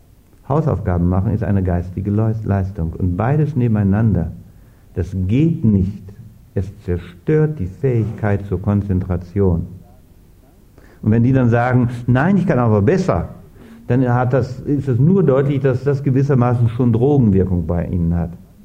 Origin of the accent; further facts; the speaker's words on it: Germany; moved away as an adult; now in Austria; ich komme ja nun aus der Bundesrepublik, lebe jetzt seit 6 Jahren hier. Und muss sagen, ich fühle mich also seltsam wohl, würde ich sagen, in Österreich